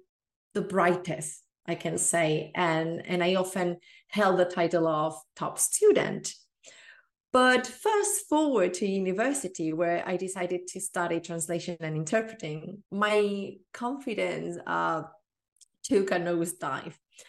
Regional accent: southern Spain, Spain; I'm from Spain, from the south of Spain, to be more precise.

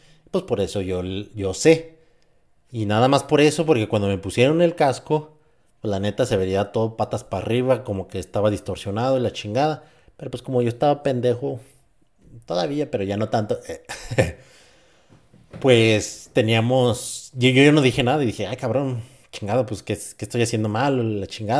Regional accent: San Francisco del Rincón, Guanajuato, Mexico; Yo soy de San Francisco del Rincón, Guanajuato.

